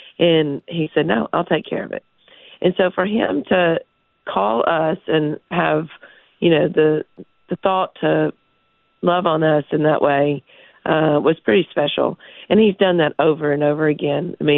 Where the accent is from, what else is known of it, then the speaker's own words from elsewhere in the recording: United States; We grew up in Dixon County.